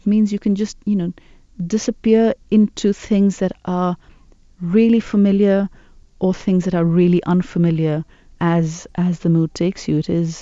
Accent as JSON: {"language": "English", "town": "Karachi", "region": "Sindh", "country": "Pakistan", "tie": "born or raised there", "said": "when I was growing up in Karachi, it was a time of military dictatorship."}